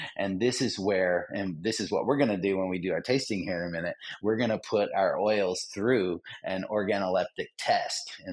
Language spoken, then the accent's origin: English; North Carolina, United States; Yeah. I grew up here. North Carolina is great. It's always good to come back home here.